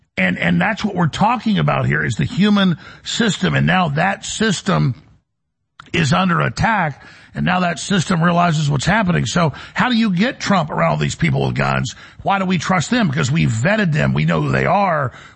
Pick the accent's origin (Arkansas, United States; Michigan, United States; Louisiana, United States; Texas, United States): Texas, United States; I mean, I'm growing up in Texas, been shooting since I was 4 years old.